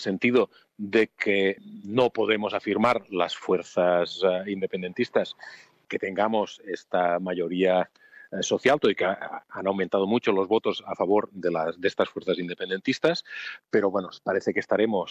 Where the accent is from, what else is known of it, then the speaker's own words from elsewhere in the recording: Catalonia, Spain; lo que está pasando en mi país, en Cataluña